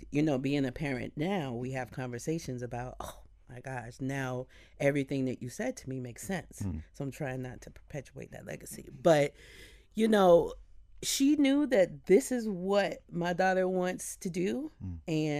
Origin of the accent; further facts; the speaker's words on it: St. Louis, Missouri, United States; You know, I'm from St. Louis, so growing up there, I would act out through my mother's nail polish.